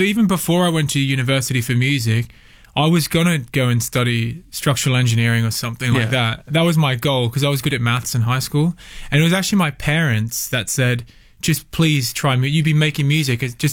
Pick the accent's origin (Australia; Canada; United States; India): Australia; now in London, United Kingdom; Like, growing up in Australia at that time, it wasn't pre-internet, but it was, the internet didn't have as much influence on like the local scene.